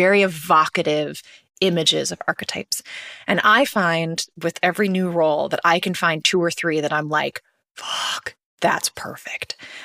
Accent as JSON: {"language": "English", "region": "New York", "country": "United States", "tie": "born or raised there", "said": "But, you know, I grew up in New York, so I was less inclined to sort of stay there another 4 years."}